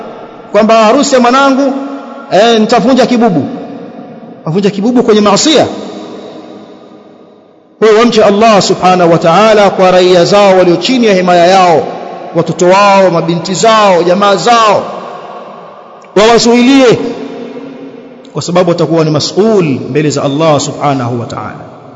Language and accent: Swahili; Tanga, Tanga Region, Tanzania; Wengine wamekaa kule kwetu Tanga, wanakaa na kula mirungi